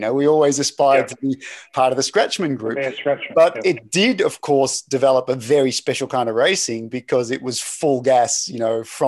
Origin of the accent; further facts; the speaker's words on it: Shepparton, Victoria, Australia; where I grew up in Shepparton, we had an Olympic standard outdoor velodrome in a town of, at that time, 12,000 people.